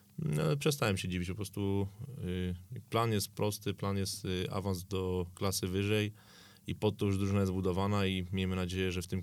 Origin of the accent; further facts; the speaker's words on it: Kielce, Świętokrzyskie Voivodeship, Poland; dosyć podobne do mojego rodzinnego miasta Kielc.